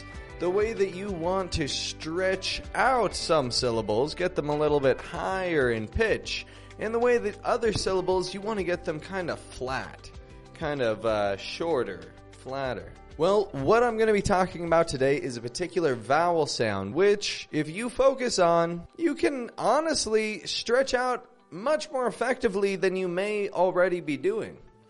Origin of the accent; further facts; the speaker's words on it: Toronto, Ontario, Canada; now in Mexico; I'm from Toronto, and I live in Mexico at the moment.